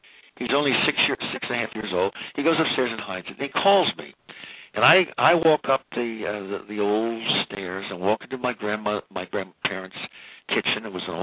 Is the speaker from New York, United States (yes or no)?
no; Montclair, New Jersey, United States; born there; Do you know, I got to tell you, because my home base, I was born in Montclair, New Jersey.